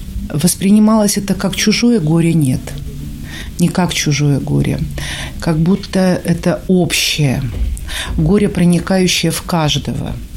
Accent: Murmansk, Murmansk Oblast, Russia; В купе, в котором я ехала, из Мурманчан была только я.

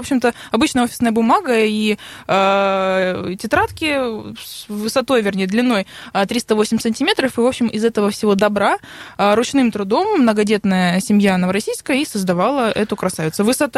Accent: Krasnodar, Krasnodar Krai, Russia; я коренной житель Краснодара, у меня там все детство прошло, подростковая моя жизнь, юность, так сказать.

